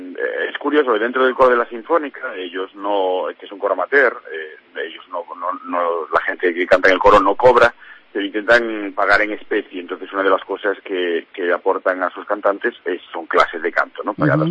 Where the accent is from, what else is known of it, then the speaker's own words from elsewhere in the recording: Ortigueira, Galicia, Spain; yo soy de Ortigueira